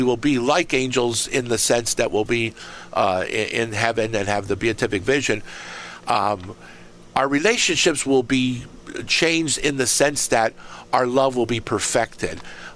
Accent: Erie, Pennsylvania, United States; when I would go visit the Carmelite nuns in my hometown of Erie, or here in Fairfield, Pennsylvania

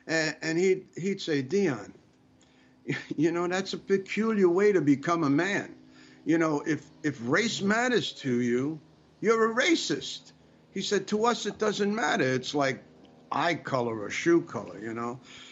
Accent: Bronx, New York, United States; I come from the Bronx.

